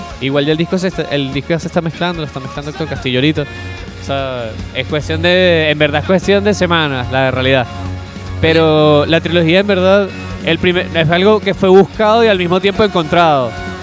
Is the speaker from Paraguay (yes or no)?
no; Venezuela; o por lo menos para mí, porque como era venezolano, ¿sabes?